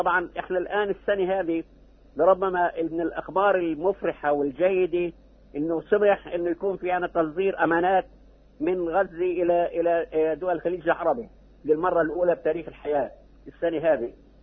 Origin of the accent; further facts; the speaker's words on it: Palestine; نحن كفلسطينيين وطنيتنا تقاس بمقدار ارتباطنا بشجر الزيتون